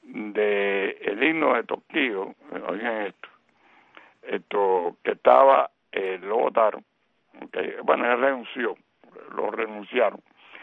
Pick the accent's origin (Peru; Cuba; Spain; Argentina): Cuba; Yo soy un cubano típico, le dice tú a todo el mundo